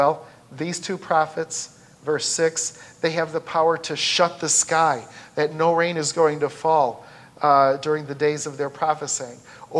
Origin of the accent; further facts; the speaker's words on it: Chicago, Illinois, United States; And when I grew up in Chicago, a lot of my friends in the neighborhood were going to confirmation in the Roman Catholic Church.